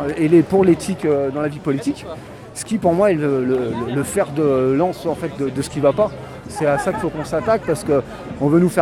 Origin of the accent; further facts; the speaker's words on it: Creil, Hauts-de-France, France; Et en fait, moi je suis né à Creil, je considère depuis longtemps que c'est déjà la banlieue, c'était notre terrain de jeu ici.